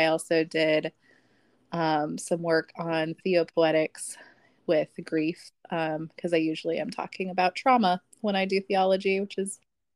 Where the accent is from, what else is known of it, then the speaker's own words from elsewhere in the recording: Colorado Springs, Colorado, United States; Let's see. I am from Colorado Springs, Colorado, so a plethora of information can come out of that as well.